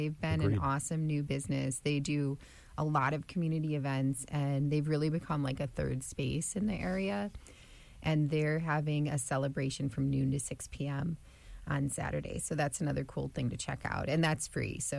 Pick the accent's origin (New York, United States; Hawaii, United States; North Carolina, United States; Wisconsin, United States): New York, United States; Otego; I grew up in Otego and went to school with people from Unadilla, and the drive-in was always like a social spot to be